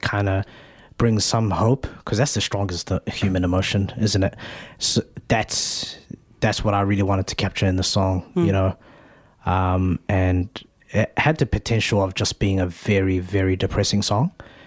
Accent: Somalia; It's an ode to my home country, which is Somalia.

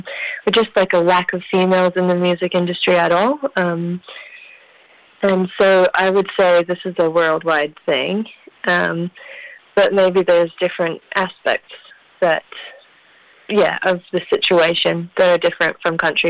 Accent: Katikati, Bay of Plenty, New Zealand; So I'm actually from Katikati, so I've been gigging in Tauranga area and also up in Auckland for the last 4 years or so.

